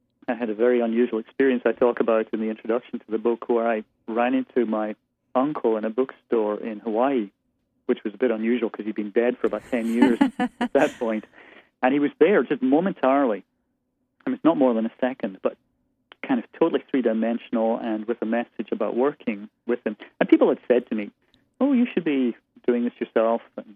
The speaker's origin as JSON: {"language": "English", "town": "Aberdeen", "region": "Scotland", "country": "United Kingdom", "tie": "born or raised there", "moved": "as an adult", "said": "I was born and raised there. I was in Scotland until I was 23, and then left college, spent time in London, 15 years there, then moved to the States. I've been here for almost 2 decades now."}